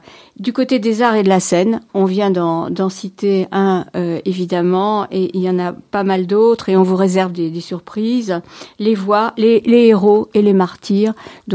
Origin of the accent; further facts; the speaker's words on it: France; Comme je suis française, je fais un petit clin d'œil.